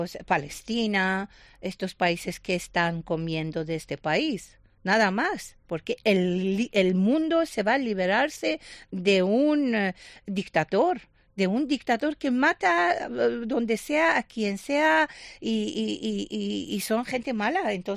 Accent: Iran; Spanish is a second language; moved away; Era 22 años que salí de Irán. Pero quiero decir que es un país rico en sí.

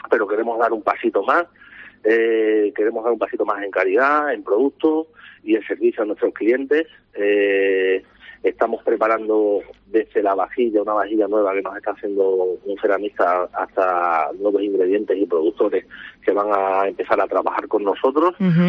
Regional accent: Malpartida, Extremadura, Spain; Yo soy de Malpartida, ¿sí? Y en Malpartida las charcas

